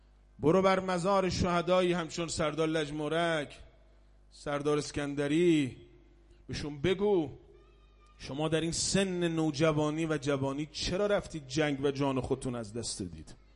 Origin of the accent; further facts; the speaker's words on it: Iran; امروز من از طرف خودم دارم میگم، من یه ایرانیم